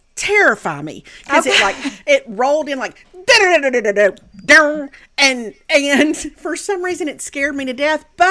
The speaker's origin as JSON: {"language": "English", "town": "Meridian", "region": "Mississippi", "country": "United States", "tie": "born or raised there", "said": "Well, I went to my hometown, Meridian, because I wanted to see my cousin Paige."}